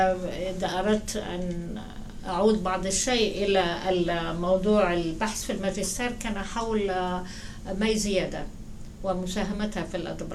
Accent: Egypt; also born or lived in Jerusalem, Palestine; now in United States; أنا أصلاً فلسطينية من القدس، وولدت في القدس، وعائلتي هاجرت إلى مصر عام 48، وهذا هو ارتباطي بمصر. فإذا كبرت بمصر ودرست هناك،

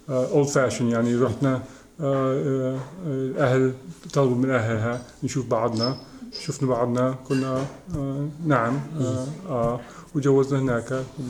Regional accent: Chicago, Illinois, United States; also born or lived in Al-Bireh, Palestine; ولدنا يعني ولدت في البيرة في فلسطين، بعدين جينا هنا يوم بكيت 4. أبوي بكى في الجيش في أمريكا، في الجيش أمريكا، وبعدين في إلينويز شيكاغو بكينا

